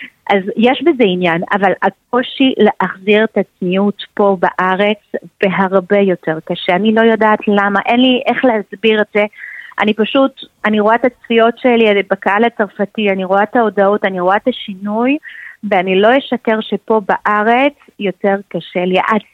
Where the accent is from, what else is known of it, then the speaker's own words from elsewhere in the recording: France; Hebrew is a second language; now in Israel; אנחנו צרפתים, כן?